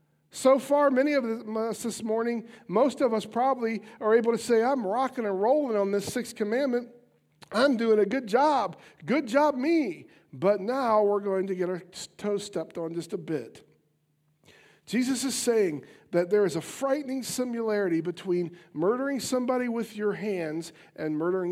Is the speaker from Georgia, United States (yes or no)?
no; Piqua, Ohio, United States; It's near my hometown of Piqua.